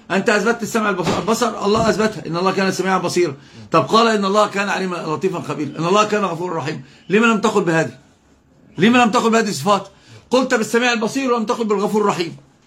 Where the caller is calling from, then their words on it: Sudan; أنا رديت لنا من السودان